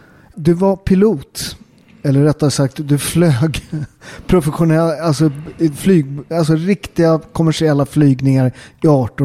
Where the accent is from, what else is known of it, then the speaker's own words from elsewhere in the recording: Väsby, Stockholm County, Sweden; Jag är från Väsby. Jag tror att det är rätt lika förorter. Det är miljonprogram långt utanför liksom Stockholm. Pendeltåg, vi är inte ens så tuffa som vi har tunnelbana. Och rätt mycket liksom invandrare av olika slag.